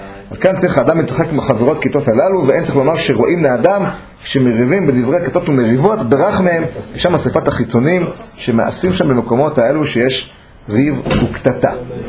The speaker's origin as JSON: {"language": "Hebrew", "town": "Bnei Brak", "region": "Tel Aviv District", "country": "Israel", "tie": "born or raised there", "said": "אבל אני גדלתי בבני ברק."}